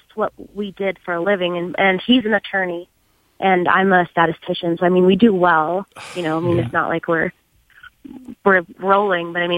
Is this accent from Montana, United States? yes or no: yes; Montana, United States; We're from Montana. There's no Bosley or hair restoration that I know of in Montana.